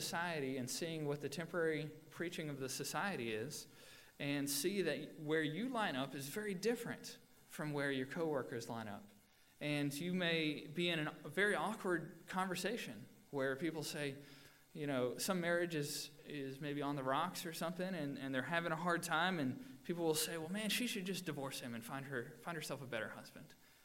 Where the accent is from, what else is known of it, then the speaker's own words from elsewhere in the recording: Alabama, United States; And when I grew up in Alabama, I only called people sir that were older than me.